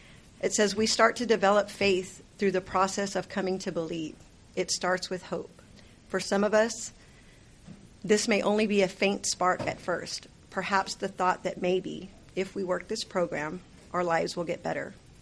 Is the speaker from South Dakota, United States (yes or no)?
no; Corpus Christi, Texas, United States; I'm from Corpus.